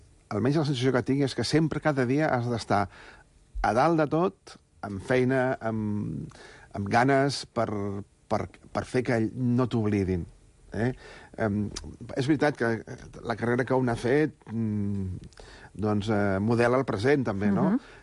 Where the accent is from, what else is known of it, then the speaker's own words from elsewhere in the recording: Sant Esteve de Palautordera, Catalonia, Spain; Vaig néixer allà, per això Serrallonga m'inspira tot això, també, perquè Montseny, Guilleries, etc. Sobretot, pau i tranquil·litat.